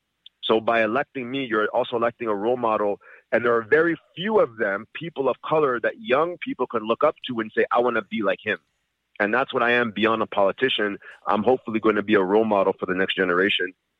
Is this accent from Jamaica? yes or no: yes; Saint Elizabeth, Jamaica; Listen, you do not need to vote for me because I'm from St. Elizabeth, Jamaica